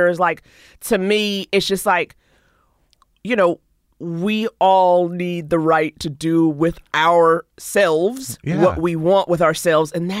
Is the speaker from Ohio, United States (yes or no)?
no; New York City, New York, United States; I grew up in New York. I'm from